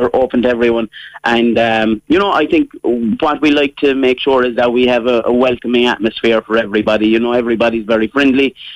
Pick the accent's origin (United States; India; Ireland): Ireland; Dunamore, Munster; I'm from Dunamore in County Cork.